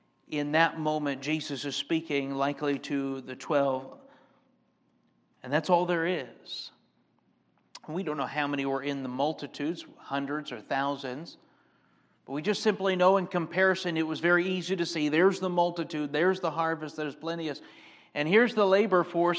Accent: Michigan, United States; I'm from Michigan. My wife's from Wisconsin. So we are familiar with the North.

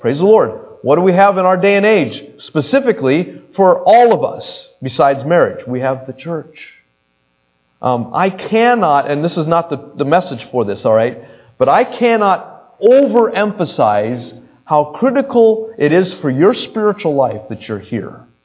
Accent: Denver, Colorado, United States; born there; and of course I remember I was born in Denver, Colorado, so the manly men, we were cowboys, all right?

